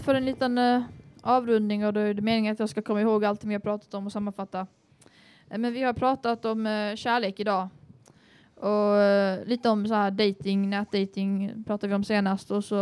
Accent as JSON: {"language": "Swedish", "town": "Lund", "region": "Skåne", "country": "Sweden", "tie": "born or raised there", "said": "kanske för jag är uppväxt upp i Lund"}